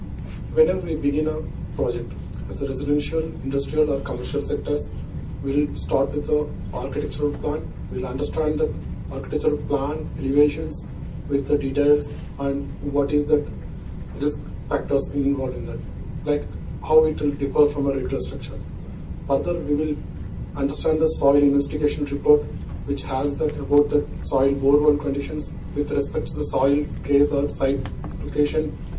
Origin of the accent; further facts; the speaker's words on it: India; I'm from India. I got my 17 years of structural engineering experience in and around India.